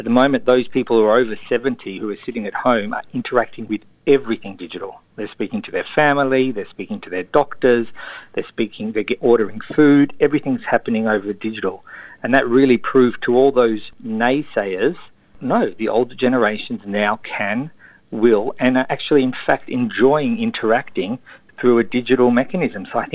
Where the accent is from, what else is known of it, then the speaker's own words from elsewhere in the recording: Sydney, New South Wales, Australia; moved away as an adult; now in Israel; I'm an Australian, Sydney, born and bred boy. I grew up in Bondi and went to Moriah College for my entire schooling career